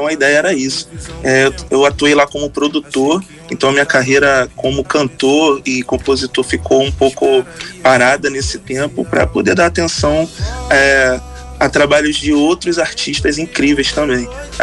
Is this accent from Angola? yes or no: no; Rio de Janeiro, Brazil; Eu sou da Baixada Fluminense